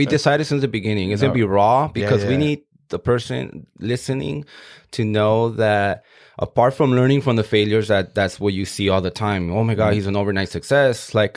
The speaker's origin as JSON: {"language": "English", "town": "Bell", "region": "California", "country": "United States", "tie": "born or raised there", "said": "but I come from Southeast LA. You come from Southeast LA. And my hometown, Bell, the city of Bell, where I grew up, I was raised, born and raised."}